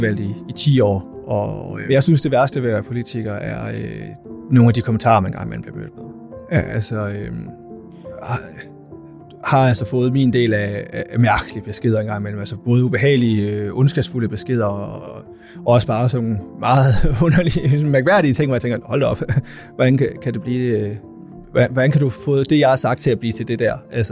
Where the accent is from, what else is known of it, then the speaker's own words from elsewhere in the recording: Rønde, Central Denmark Region, Denmark; Nu kommer jeg fra Rønde, lige der ved Kalø Vig.